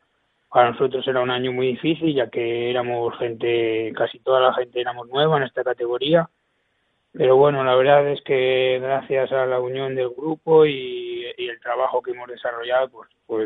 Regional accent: Vitigudino, Castile and León, Spain; also born or lived in Salamanca; yo jugaba a fútbol en mi pueblo, en Vitigudino, y las condiciones no eran las mejores

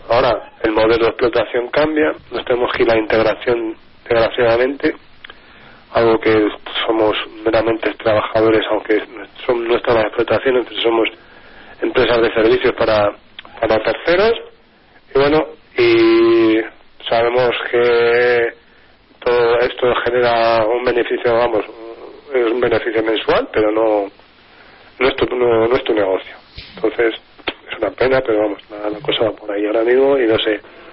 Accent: Segovia, Castile and León, Spain; En mi provincia, yo soy de Segovia

